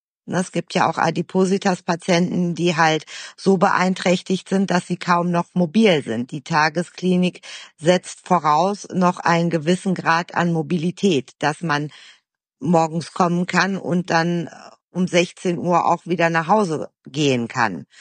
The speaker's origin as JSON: {"language": "German", "country": "Greece", "said": "Also ich bin Griechin und das hat auch in manchen Fällen auch viel mit Mentalität und Kultur zu tun."}